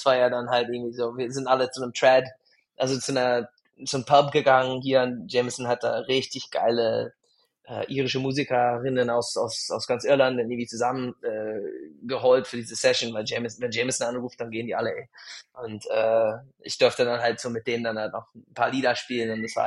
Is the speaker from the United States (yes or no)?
yes; Tacoma, Washington, United States; moved away as an adult; also born or lived in Portland; now in Germany; Also da komme ich her, aus dem Nordwesten. Also ich komme da, bin in Tacoma geboren und bin sehr nah, also sehr unweit von Tacoma aufgewachsen. Deswegen, bis ich 18 war, war ich da, dann bin ich nach Portland gezogen und danach Deutschland.